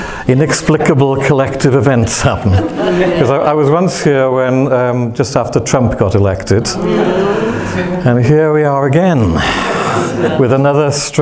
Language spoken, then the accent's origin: English; Wales, United Kingdom; So when I get excited about topics, I'm Welsh, and I get very Welsh.